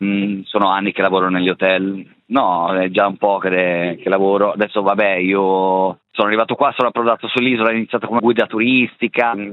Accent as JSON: {"language": "Italian", "town": "Melide", "region": "Ticino", "country": "Switzerland", "moved": "yes", "lives_now": "Menorca, Spain", "said": "representing, sono di Melide, Swiss Miniature, nada, già sono... 7-8 anni che vivo qua a Minorca, sono qua a Minorca"}